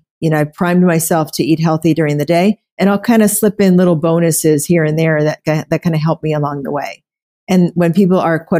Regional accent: Oklahoma, United States; So there, you know, I come from a background where I grew up in Oklahoma, and when I graduated high school, I was eating 3 squares of meals a day through a drive-thru.

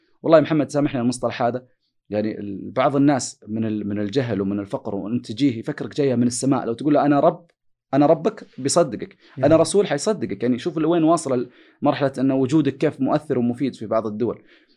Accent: Saudi Arabia; آخر شيء جاءوا قالوا لي أنت من وين؟ قلت أنا من السعودية. قال أنت سعودي؟ قلت إيه.

